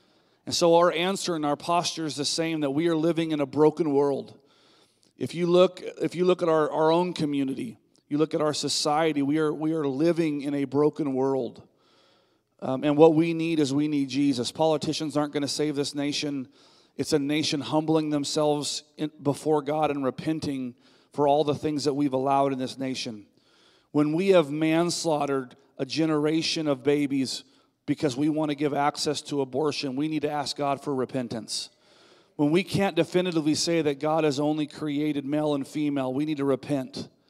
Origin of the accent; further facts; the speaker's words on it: California, United States; I grew up in California. I've been praying for our Governor Gavin Newsom